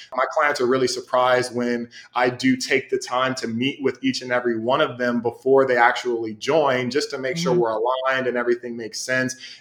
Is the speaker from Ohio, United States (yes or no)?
yes; West Chester, Ohio, United States; for me, I feel like, you know, for my parents and my family is I'm actually the house that I grew up in. I'm from Westchester, Ohio, which is about 20 or so minutes away north of Cincinnati.